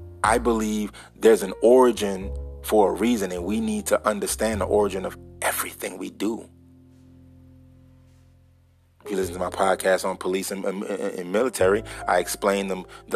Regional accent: United States; And I say we, because I'm an American.

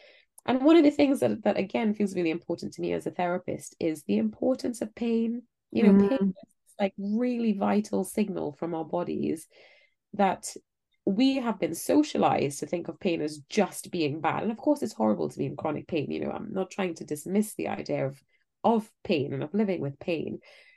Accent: Trinidad & Tobago; where I grew up in Trinidad

